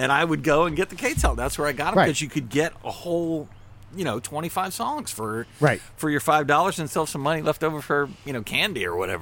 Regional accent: Virginia, United States; I mean, I grew up in Northern Virginia. I don't know when Tyson's Corner Mall opened

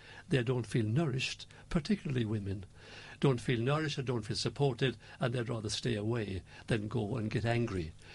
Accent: Rathmore, Munster, Ireland; I'm born in Rathmore, near Killarney in County Kerry.

